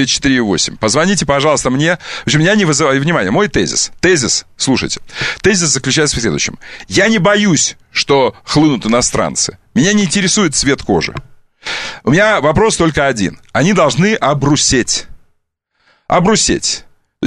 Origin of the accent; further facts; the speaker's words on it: Kerch, Crimea, Ukraine; born there; несмотря на то, что я родился в Керчи, да, потому что я вырос в лесах, я лесной человек.